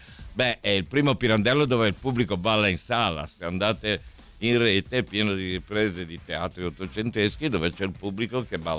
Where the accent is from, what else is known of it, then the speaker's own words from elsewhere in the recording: Monfalcone, Friuli-Venezia Giulia, Italy; born there; io sono nato a Monfalcone, quindi mi faceva anche piacere.